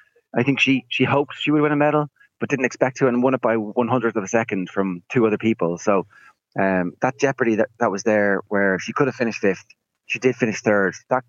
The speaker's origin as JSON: {"language": "English", "country": "Ireland", "said": "when you think about it, we as an Irish sports audience relaxing into winning a gold medal at the Olympic Games, it is kind of ridiculous."}